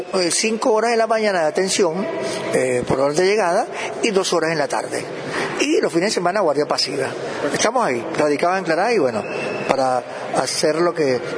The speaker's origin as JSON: {"language": "Spanish", "country": "Venezuela", "moved": "yes", "lives_now": "Argentina", "said": "soy venezolano, como te puedes dar cuenta, y llegué al país, Argentina, un lindo país de antemano, y con gente muy bella, muy amable, muy educada. Llegué en el 2017"}